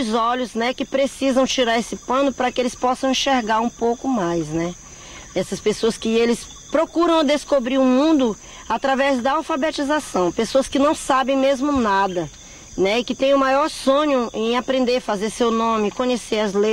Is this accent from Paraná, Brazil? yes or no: no; Tapauá, Amazonas, Brazil; born there; Tenho 31 anos. Nasci em Tapauá. E sou filho de. Praticamente de tapauaense também, né? Minha mãe é amazonense, meu pai não, é do Ceará, mas minha mãe é amazonense.